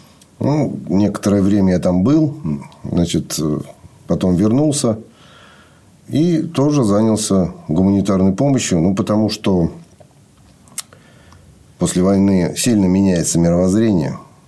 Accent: Moscow, Russia; Я просто москвич. Обычный москвич.

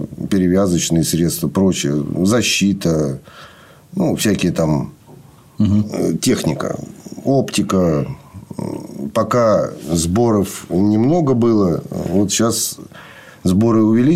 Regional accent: Moscow, Russia; Я просто москвич. Обычный москвич.

